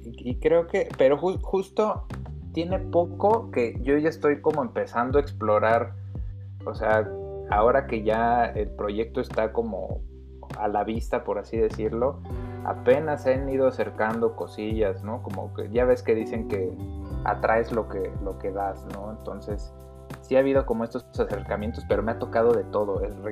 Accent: State of Mexico, Mexico; Yo pasé la mayoría de mi infancia en el Estado de México, porque mis papás son de Nezahualcóyotl.

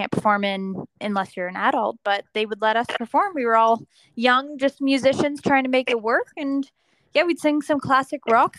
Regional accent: Kingston, Ontario, Canada; I am a Canadian singer-songwriter. I have been trying to make it into this industry for over 10 years, starting in my hometown of Kingston, Ontario.

